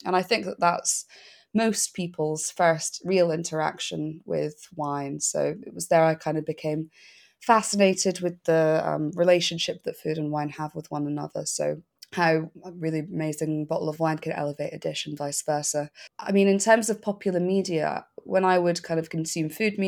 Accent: Scotland, United Kingdom; my parents both, growing up, both didn't drink, which is like pretty interesting for saying that I am Scottish. So grew up in like a relatively teetotal household.

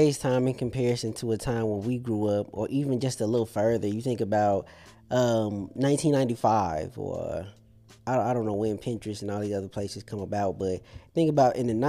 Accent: Missouri, United States; I'm from Missouri.

